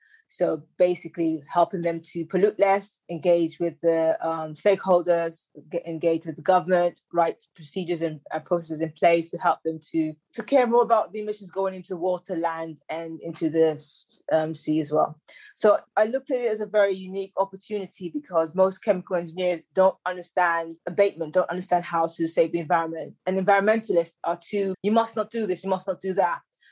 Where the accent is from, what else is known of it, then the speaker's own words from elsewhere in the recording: London, United Kingdom; born there; also born or lived in Nigeria / Australia / United States / Scotland; that's a Nigerian surname. I was born in London, but I've actually lived in the UK. I've lived in Nigeria. I've lived in Australia. I've lived in America, Scotland, Wales.